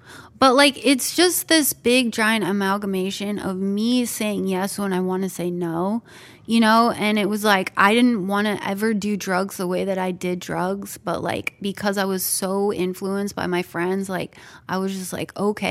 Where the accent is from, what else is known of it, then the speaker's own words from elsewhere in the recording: Montana, United States; I'm from Montana. I love drinking and driving.